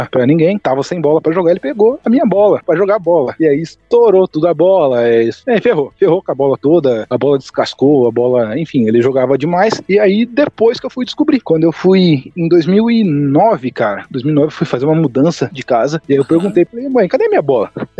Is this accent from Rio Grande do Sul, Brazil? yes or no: no; Curitiba, Paraná, Brazil; now in Minas Gerais, Brazil; é que eu tenho 23 anos, eu moro em Minas Gerais atualmente, nascido e criado em Curitiba, mas hoje eu moro em Minas Gerais.